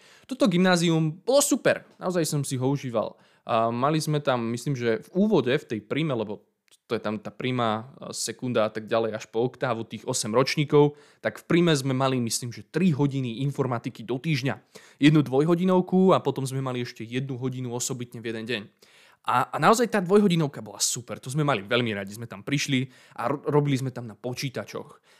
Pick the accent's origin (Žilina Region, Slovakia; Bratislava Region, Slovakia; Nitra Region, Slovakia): Žilina Region, Slovakia; Trstená; Obidva ja aj môj brat, vlastne celá moja rodina, pochádzame z Oravy, konkrétne z mesta Trstená.